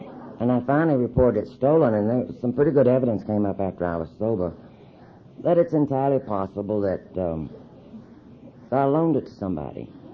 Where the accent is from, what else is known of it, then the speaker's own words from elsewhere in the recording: Greenville, Texas, United States; I was raised in Northeast Texas in Greenville.